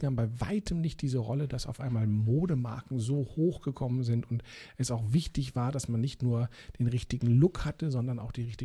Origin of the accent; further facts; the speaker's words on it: Berlin, Germany; Ich bin ja in Eichkamp dann aufgewachsen.